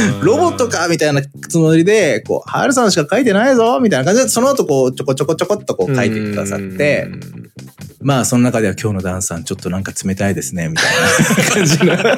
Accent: Kyushu, Japan; その東京の仕事からこう逃げるように地元の九州に帰ってですね。

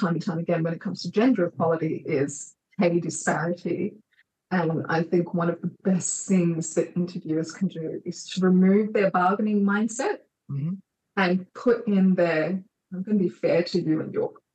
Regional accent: Australia; born there; despite the fact that I was born in Australia, I'm different by virtue of my background

